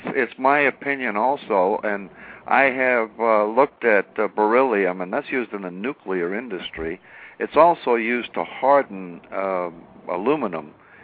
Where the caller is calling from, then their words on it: Massachusetts, United States; I'm calling from Massachusetts.